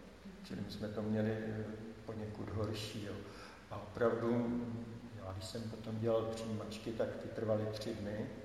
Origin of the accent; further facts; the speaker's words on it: Prague, Czechia; tak jako rodilý Pražák jsem zvolil Brno